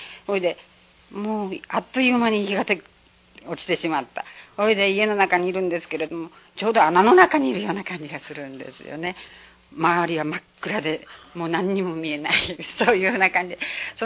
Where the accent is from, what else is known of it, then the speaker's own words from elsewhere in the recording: Sasebo, Nagasaki, Japan; moved away as an adult; 長崎県出身です。